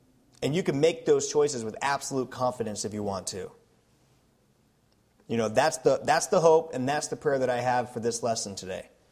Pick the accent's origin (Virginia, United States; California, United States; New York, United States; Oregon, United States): Oregon, United States; So like I said, I was from Oregon